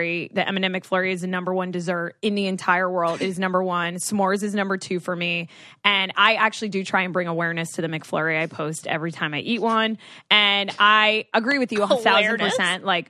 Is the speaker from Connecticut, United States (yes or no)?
no; Florida, United States; I'm sure a part of that is growing up in Florida and going multiple times and just watching the movies.